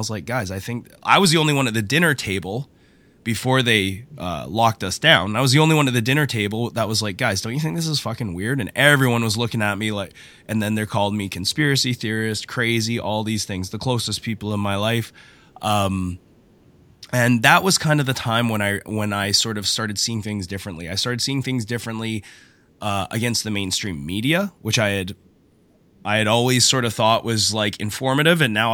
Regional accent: Canada; Around COVID time, that is kind of when my mindset shifted as a Canadian.

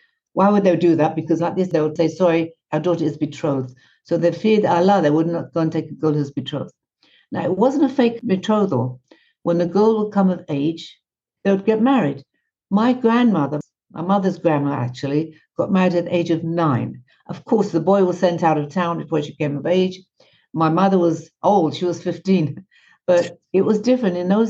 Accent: England, United Kingdom; moved away as an adult; also born or lived in India / Italy; now in New York, United States; Well, I'm a really wandering Jew. My parents are Iranian. I was born in India. Then we moved to England. I got married and moved to Italy, where I had my children, and I met Chabad. And for the moment, I'm living here in New York.

